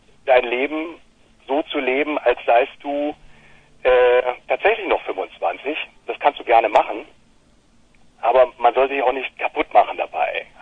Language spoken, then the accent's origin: German; Hesse, Germany; Ich komme ursprünglich nicht aus Hamburg, sondern aus Nordhessen